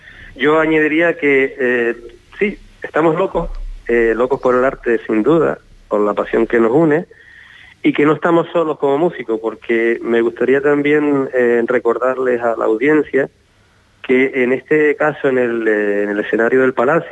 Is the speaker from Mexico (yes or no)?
no; Canary Islands, Spain; yo también soy majorero